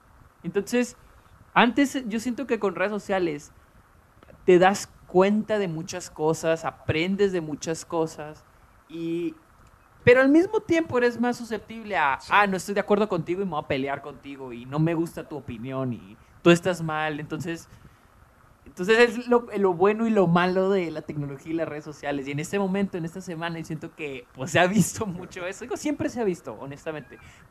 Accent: Mexico; O sea, en México, nosotros que somos de México, existe el racismo.

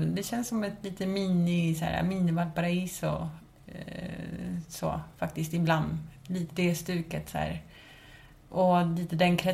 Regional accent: Valsta, Stockholm County, Sweden; also born or lived in Chile; now in Malmö, Sweden; Jo, jag är en stockholmare från början. Bor numera i Malmö. Ja, men jag är född i Chile. Kom hit när jag var spädbarn. De tog mig hit. De drog mig ur mina rötter.

